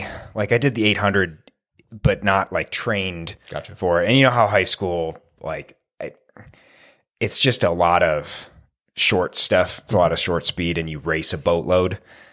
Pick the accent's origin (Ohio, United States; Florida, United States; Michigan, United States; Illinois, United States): Michigan, United States; Livonia; I grew up in Livonia, which probably will mean nothing to people listening